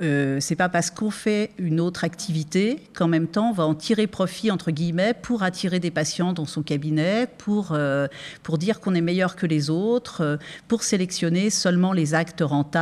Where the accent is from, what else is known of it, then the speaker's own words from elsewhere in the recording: Auvergne-Rhône-Alpes, France; je suis savoyarde, je sais conduire